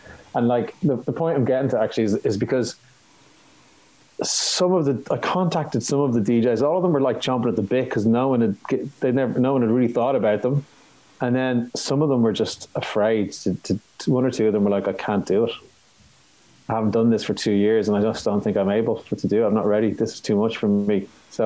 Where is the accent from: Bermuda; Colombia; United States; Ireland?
Ireland; Most people do not think I'm Irish when they see me. Unless they know me or unless they speak to me, and then they kind of are a bit like, oh, well, you know, you're like, oh, you're Irish, are you? Like, yeah, actually, I am.